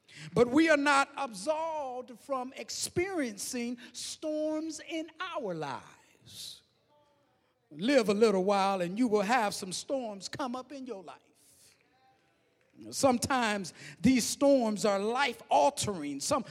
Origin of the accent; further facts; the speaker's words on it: the South, United States; But I remember loving growing up in the South because, to me, you could also be close to nature.